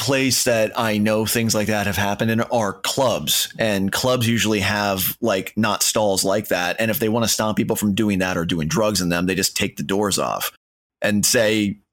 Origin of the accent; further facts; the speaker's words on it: Minneapolis, Minnesota, United States; But we had a Republican senator a number of years back in the bathroom of actually my hometown, Minneapolis, in the bathroom of the Minneapolis airport.